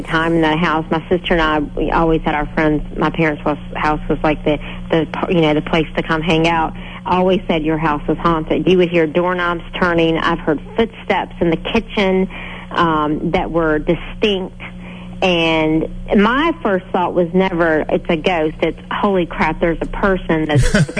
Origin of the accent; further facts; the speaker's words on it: Virginia, United States; I was motivated because as a child, I was born and raised in Virginia, and I experienced a lot of unexplainable things.